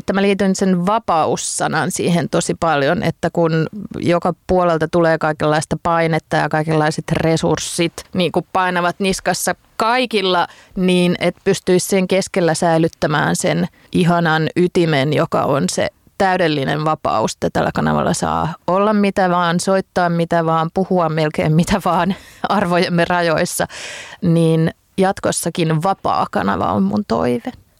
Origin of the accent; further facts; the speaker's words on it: Tavastia Proper, Finland; Mä olen kantahämäläinen liikutukseni piilottelija